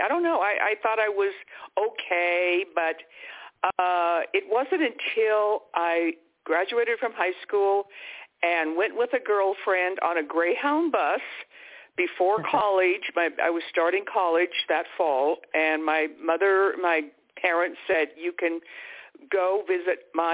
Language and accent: English; Missoula, Montana, United States; also born or lived in California; I went to school in Missoula, Montana, and that's where I grew up. My father, I was born in California, but my parents were divorced.